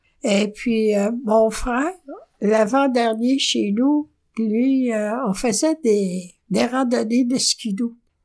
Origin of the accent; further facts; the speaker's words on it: Lac-Mégantic, Quebec, Canada; Je suis originaire de Mégantic.